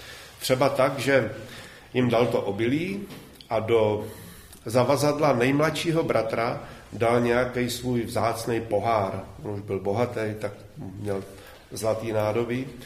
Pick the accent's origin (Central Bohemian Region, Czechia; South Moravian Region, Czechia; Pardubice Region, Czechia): Pardubice Region, Czechia; Litomyšl; born there; já jsem narozený v Litomyšli